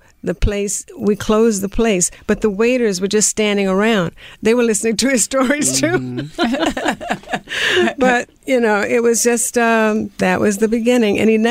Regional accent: New Orleans, Louisiana, United States; We were in New Orleans. I'm from New Orleans.

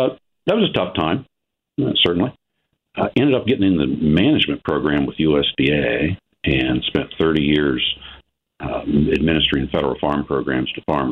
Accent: Ohio, United States; Yeah, I'm a farmer from Ohio.

